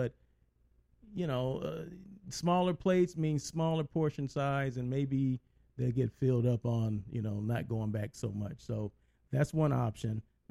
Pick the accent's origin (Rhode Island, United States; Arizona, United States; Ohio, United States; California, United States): California, United States; Blythe; Even though I come from Blythe, California, and it's hotter than you know what there, I don't like 90 degree weather.